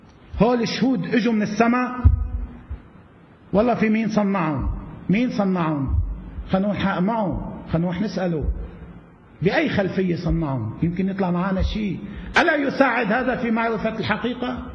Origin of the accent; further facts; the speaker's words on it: Lebanon; حطونا على جنب، نحن لبنانيين